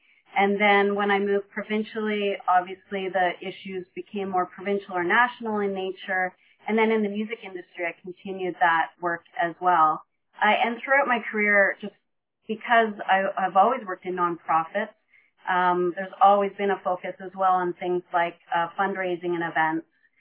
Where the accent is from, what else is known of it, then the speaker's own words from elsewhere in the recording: Lindsay, Ontario, Canada; I was raised in Lindsay. I've lived here all my life, and I currently live with my husband and we have two daughters who are 23 and 21